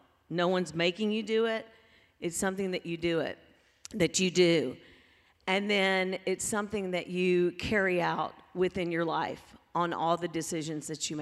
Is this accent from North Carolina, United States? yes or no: no; Mississippi, United States; when I grew up, as you know, I grew up in Mississippi, and my dad was an attorney.